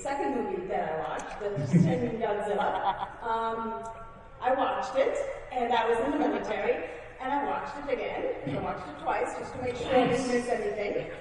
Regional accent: Fiji; I am from Fiji.

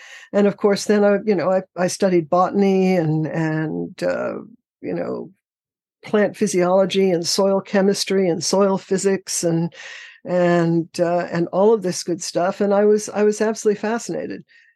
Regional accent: Manhattan, New York, United States; We lived in a high rise in Manhattan when I was a kid.

